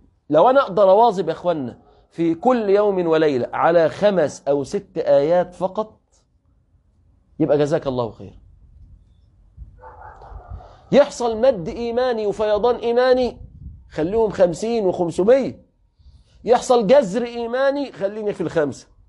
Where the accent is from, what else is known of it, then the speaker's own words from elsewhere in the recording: Egypt; رمضان عندنا في مصر